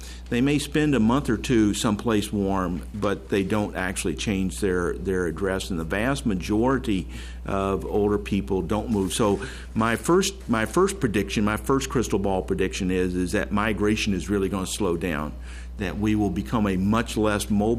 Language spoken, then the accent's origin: English; Texas, United States; I'm originally from Texas, actually. I'm one of those that went the other way.